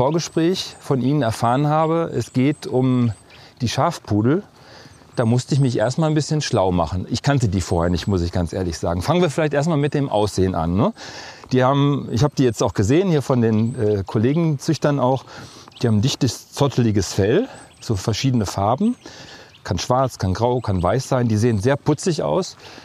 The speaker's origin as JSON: {"language": "German", "town": "Bochum", "region": "North Rhine-Westphalia", "country": "Germany", "said": "ich gehöre ja auch dazu, ich komme ja aus Bochum"}